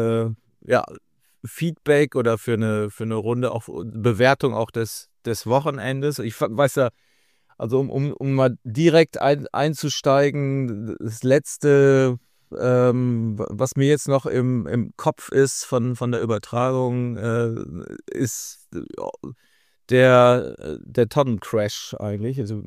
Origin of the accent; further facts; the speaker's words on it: Duisburg, North Rhine-Westphalia, Germany; Ich komme aus dem Süden, aus Duisburg eigentlich.